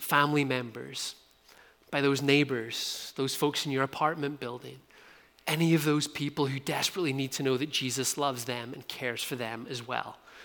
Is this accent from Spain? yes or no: no; Ulster, Ireland; accent: Irish; now in Canada; my accent is not from Ontario. I grew up on the north coast of Ireland, so there's also a bit of a Scottish lilt